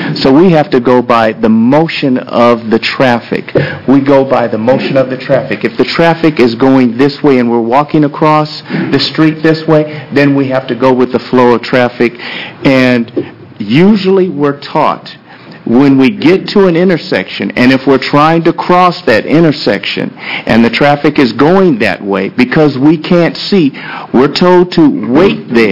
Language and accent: English; Portland, Oregon, United States; I'm from Portland, Oregon. I'm also on the Portland Commission on Disability.